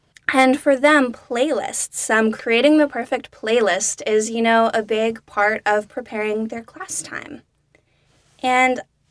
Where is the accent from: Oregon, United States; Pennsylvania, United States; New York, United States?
Oregon, United States; Portland; I come from Portland, where music festivals in general are a huge thing.